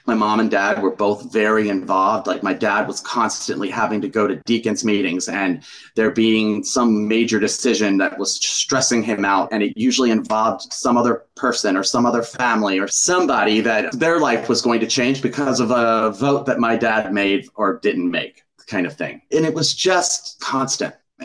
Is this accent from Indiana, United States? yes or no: no; Maryland, United States; I was raised in Maryland, where most people are either Catholic or Methodist.